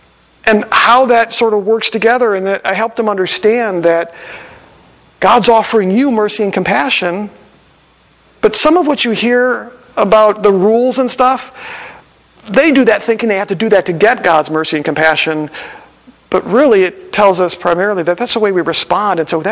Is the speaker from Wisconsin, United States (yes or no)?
yes; Wisconsin, United States; And I said, yeah, I'm from Wisconsin.